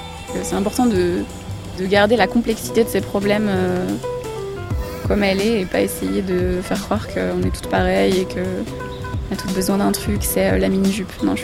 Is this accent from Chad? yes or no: no; Lyon, Auvergne-Rhône-Alpes, France; j'ai grandi, en fait, au départ, en banlieue lyonnaise, dans un quartier, les Buères, jusqu'à l'âge de 8 ans.